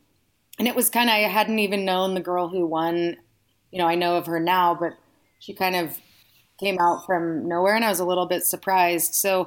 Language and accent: English; California, United States; now in Reno, United States; We actually are both California transplants. We moved to Reno in 2001. He's from San Diego and I'm originally from the Bay Area.